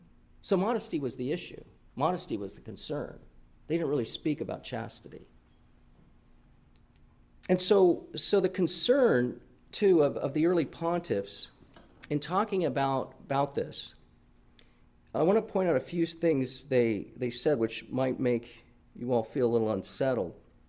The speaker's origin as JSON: {"language": "English", "region": "California", "country": "United States", "said": "Okay, now I'm from California, so I understand that things there might be a little more out of the box."}